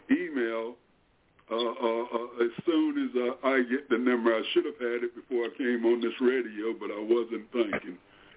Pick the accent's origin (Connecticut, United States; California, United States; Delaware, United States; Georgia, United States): Delaware, United States; I voted for him. I'm from Delaware, his home state